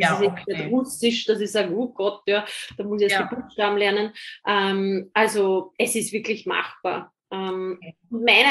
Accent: Austria; ich bin Österreicherin

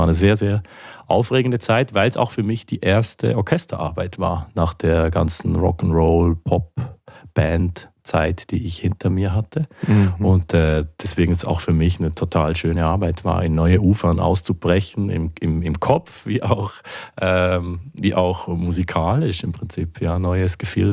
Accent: Basel, Basel-Stadt, Switzerland; in Basel, in meiner Heimatstadt

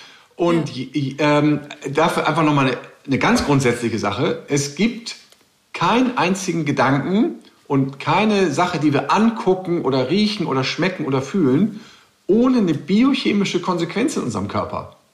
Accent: Hamburg, Germany; ich bin auch in Hamburg groß geworden, da hatte ich jetzt einen Garten.

